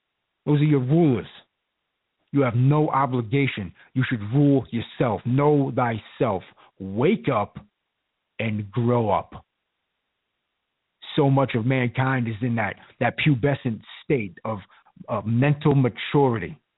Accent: Long Island, New York, United States; I grew up listening to … I'm from Long Island. I grew up listening to that stuff.

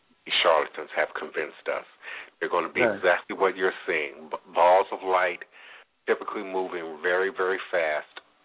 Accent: Chicago, Illinois, United States; And see, I'm from Chicago. I understand. I love Chicago. I was born in Cook County Hospital.

